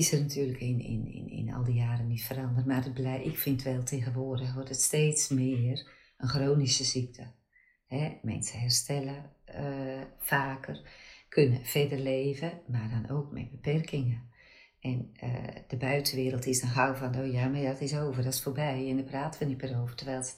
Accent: Volendam, North Holland, Netherlands; Ik ben zelf geboren en opgegroeid in Volendam.

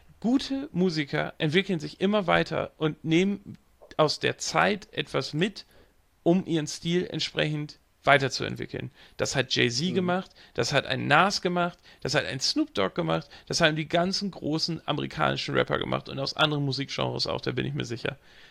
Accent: Hamburg area, Germany; Ich bin selber in der Nähe von Hamburg groß geworden. Ich bin mit Hamburger Hip-Hop groß geworden.

